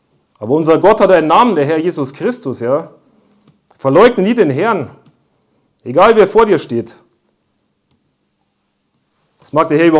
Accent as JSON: {"language": "German", "country": "Germany", "said": "gerade als Deutscher, ja, das ist unser Vaterland, unsere Muttersprache, ja, das ist unser christliches Erben."}